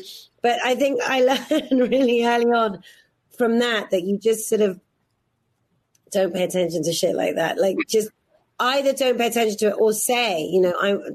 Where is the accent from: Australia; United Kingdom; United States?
United Kingdom; South East England; I'm a girl from Oxfordshire.